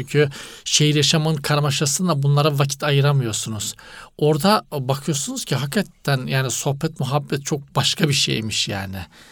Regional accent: Black Sea Region, Turkey; Evet, sonra bizim Karadeniz'in insanı yaylalara çıkmadan kendine gelemez.

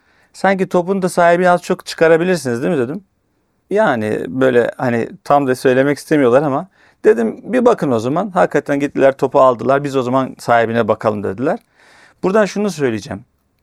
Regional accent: Istanbul, Turkey; Şimdi Esenler benim doğup büyüdüğüm yerler.

